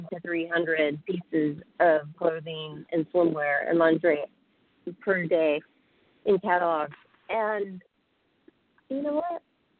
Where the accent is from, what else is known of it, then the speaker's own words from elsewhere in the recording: Pacific Northwest, United States; I'm not a Southern girl. I'm from the Great Northwest. You know, I worked in salmon canneries in Alaska.